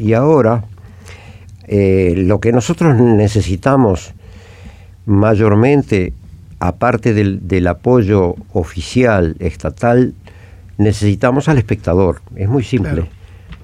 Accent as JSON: {"language": "Spanish", "country": "Uruguay", "said": "olvidando un poco de lo fúnebre que somos los uruguayos, que es un problema conocido"}